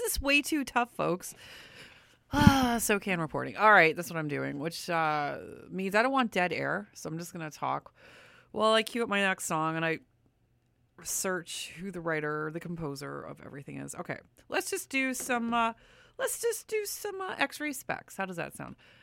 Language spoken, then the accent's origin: English; Windsor, Ontario, Canada; They had actually lived in my hometown of Windsor, Ontario, as well, up until recently.